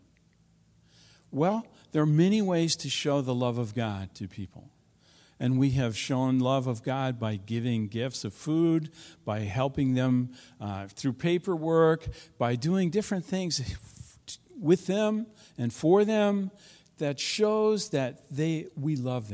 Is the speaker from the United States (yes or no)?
yes; United States; I'm an American.